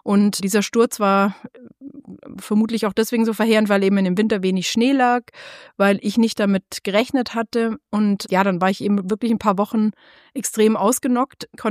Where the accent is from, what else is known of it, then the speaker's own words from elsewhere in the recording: Baden-Württemberg, Germany; now in Berlin, Germany; ich bin als Schwabe in Berlin.